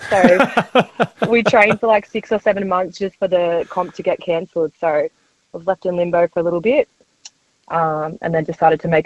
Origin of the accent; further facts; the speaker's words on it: Cronulla, New South Wales, Australia; we grew up here in the Southern Shire in Cronulla, and for me, rugby league was a massive part of my life